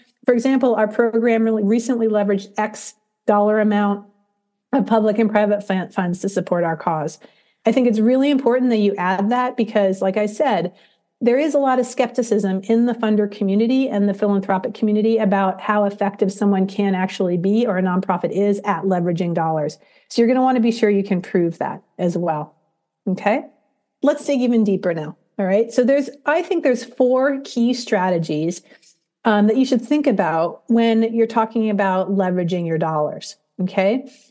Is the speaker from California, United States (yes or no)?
no; Oregon, United States; I'm from Oregon in the United States.